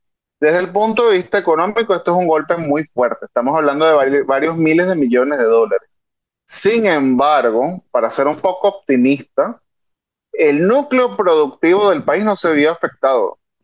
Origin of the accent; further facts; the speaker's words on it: Venezuela; Así que digamos que yo como venezolano veo con mucha preocupación la forma en la que el país ha colapsado.